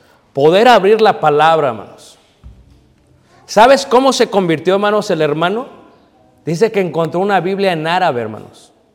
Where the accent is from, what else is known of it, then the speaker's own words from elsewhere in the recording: Mexico; now in United States; no, pues yo soy mexicano. Ah, ¿mexiquí? Le digo, ya, yeah, ¿mexiquí? Le digo, ¿mexiquí? Pero vivo en Americaní.